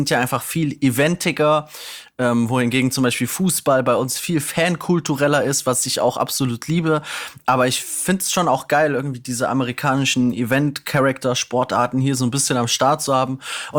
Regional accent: Kassel, Hesse, Germany; Aus meiner Heimat in Nordhessen, wo die Kassel Huskies so über Jahre hinweg so das Thema waren, immer irgendwie, also ich bin aufgewachsen in der Eissporthalle

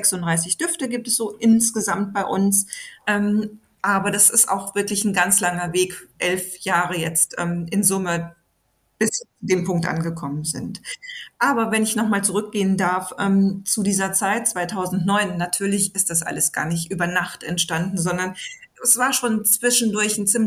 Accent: North Rhine-Westphalia, Germany; ich komme aus dem Ruhrgebiet

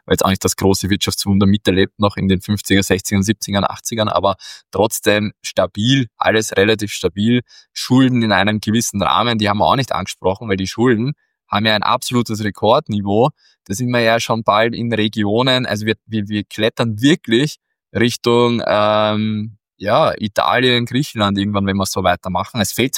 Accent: Austria; als Österreicher

